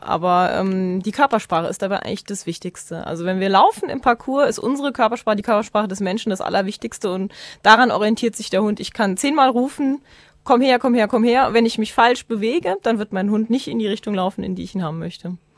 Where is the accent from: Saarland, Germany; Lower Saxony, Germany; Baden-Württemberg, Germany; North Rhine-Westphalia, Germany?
Saarland, Germany; weil ich bin nicht im Saarland geboren. Ich bin zwar hier aufgewachsen